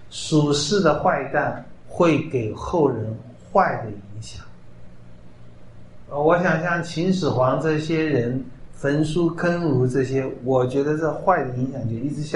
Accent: China; 以色列没有我们中国人那么多迷信，好像说碰到死人会什么鬼出来，会有什么不吉利

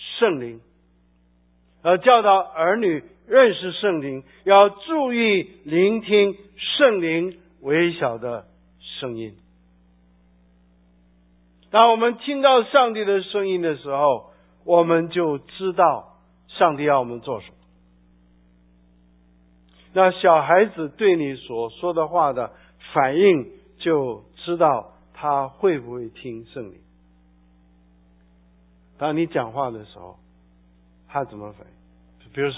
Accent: China; 这个是美国社会的问题啊，其实我们中国人也是一样。

